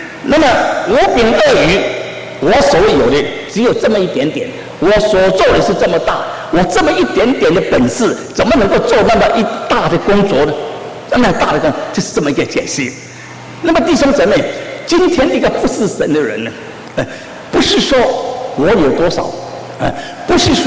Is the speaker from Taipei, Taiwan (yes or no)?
yes; Taipei, Taiwan; 你把领事馆设在台北，你就是要替我们台北人办事